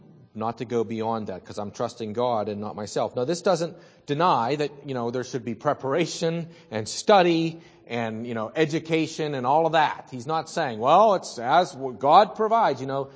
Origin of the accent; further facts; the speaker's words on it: Pittsburgh, Pennsylvania, United States; accent: Pittsburgh English; I know I'm Pittsburgh English, so it's always going to be bad.